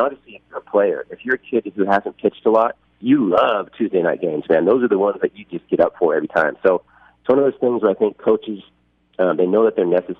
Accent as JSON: {"language": "English", "town": "Spokane", "region": "Washington", "country": "United States", "tie": "born or raised there", "said": "Well, I appreciate that."}